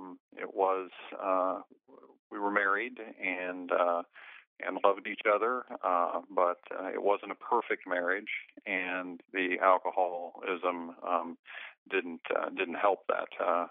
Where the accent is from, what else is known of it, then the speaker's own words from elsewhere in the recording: Quincy, Illinois, United States; I grew up in Quincy, Illinois. Spent most of my life here in Quincy